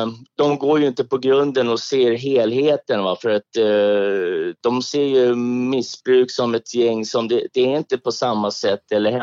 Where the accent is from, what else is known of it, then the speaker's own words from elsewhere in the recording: Stockholm, Stockholm County, Sweden; jag är söderkis. Jag är mitt från söder. Maria Torget heter.